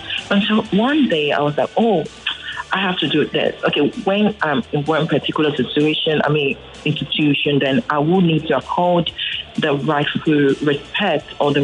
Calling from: Ikorodu, Lagos, Nigeria; I'm calling from Ikorodu right now.

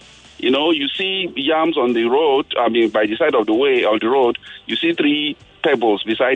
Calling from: Lekki, Lagos, Nigeria; I'm calling from Lekki.

